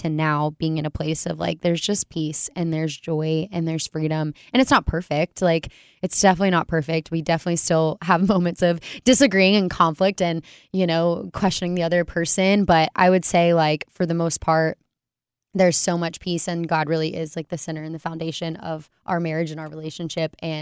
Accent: Alabama, United States; born there; now in Waco, United States; Well, not born and raised. I was born in Alabama.

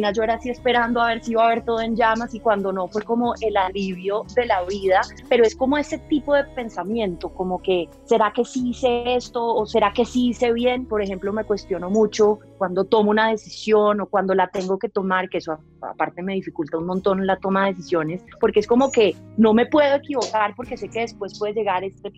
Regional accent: Manizales, Caldas, Colombia; Yo vivía en Manizales, soy de Manizales, en ese entonces vivía ahí

